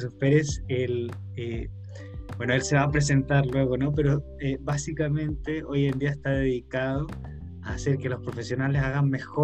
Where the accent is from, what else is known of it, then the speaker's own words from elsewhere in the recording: Chile; Mira, nosotros, bueno, yo soy de Chile, ¿no? Tenemos un sistema educativo distinto.